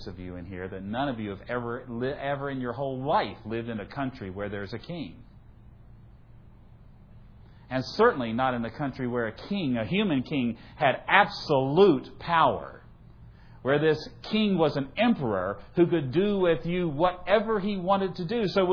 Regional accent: Virginia, United States; I come from Virginia. Best state in the union, sorry.

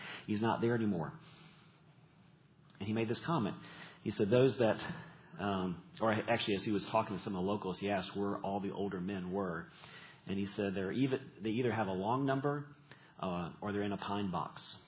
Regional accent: Atlanta, Georgia, United States; I remember first hearing about this teaching as a kid growing up in Atlanta, Georgia, at a very large Bible study called Metro Bible Study.

